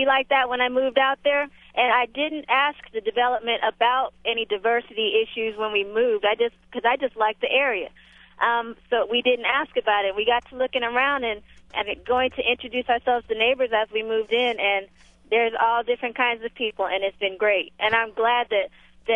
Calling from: Minneapolis, Minnesota, United States; And I'm African American, and I live in a suburb of Minneapolis.

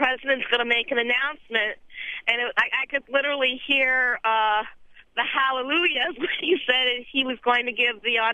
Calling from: West Bloomfield, Michigan, United States; Yeah, I'm reporting from Michigan, and it is bad here.

